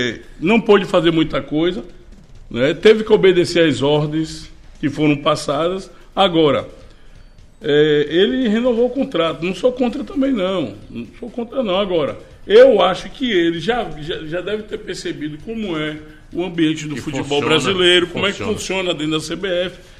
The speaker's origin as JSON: {"language": "Portuguese", "country": "Italy", "second_language": "Portuguese", "said": "eu vou voltar para minha terrinha comer minha pizza italiana."}